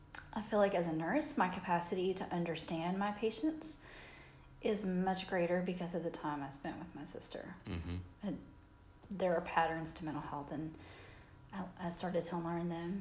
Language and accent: English; Nashville, Tennessee, United States; I grew up in Nashville, Tennessee, in a suburb just outside of Nashville.